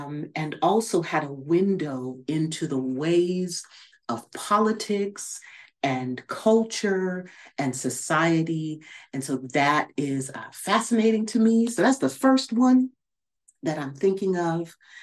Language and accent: English; Los Angeles, California, United States; of course, I'm from Los Angeles.